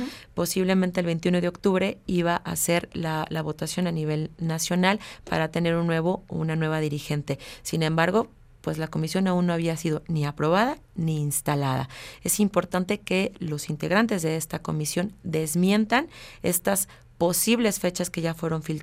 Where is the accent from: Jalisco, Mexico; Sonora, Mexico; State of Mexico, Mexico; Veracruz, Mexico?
Jalisco, Mexico; Tal es el caso, por ejemplo, de Jalisco, de donde yo soy originaria.